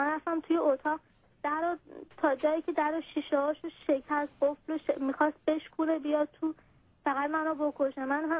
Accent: Iran; now in United States; ما از ایران اومدیم بیرون تونستیم بیایم آمریکا

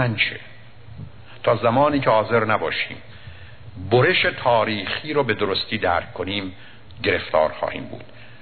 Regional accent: Iran; now in United States; هرگز هرگز هرگز بهشون نگفتم ما ایرانی هستیم باید این کارو بکنیم.

